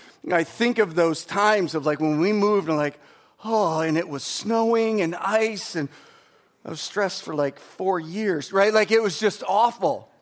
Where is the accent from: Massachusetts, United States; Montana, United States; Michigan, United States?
Michigan, United States; Waterford; It's like, "Listen, I'm from Waterford. Like, you got to get out more, because Waterford is not..."